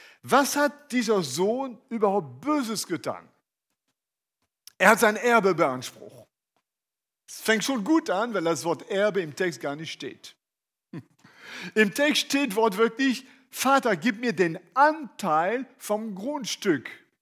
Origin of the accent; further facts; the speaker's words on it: France; German is a second language; Also ich bin ein Franzose, wie man das hört, und ich liebe Sprachen. Ich kann alle Sprachen, alle schlecht. Und auch ein bisschen Griechisch und Hebräisch